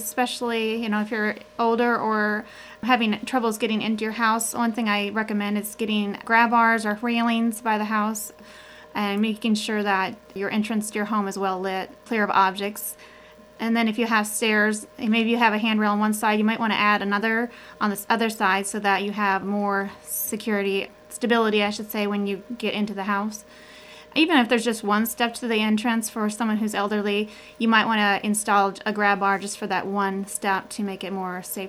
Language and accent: English; Minnesota, United States; Not too much in this area, but I'm originally from Southwest Minnesota